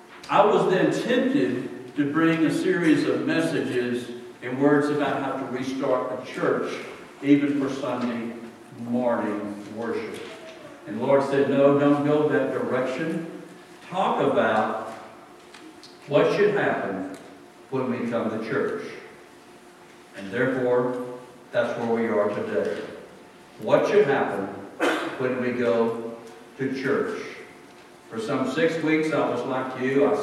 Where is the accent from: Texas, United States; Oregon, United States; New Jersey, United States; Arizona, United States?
Texas, United States; Plainview; I was from Plainview, Texas.